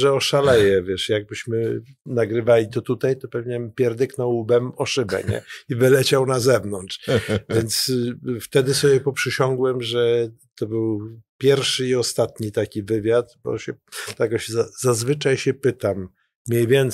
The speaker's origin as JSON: {"language": "Polish", "town": "Mława", "region": "Masovian Voivodeship", "country": "Poland", "moved": "yes", "said": "jestem mławiakiem, z tym, że no, z mojego miasta wyjechałem w 1974 roku. Trochę czasu. Przyjechałem do Trójmiasta i od tamtego czasu mieszkam do dzisiaj."}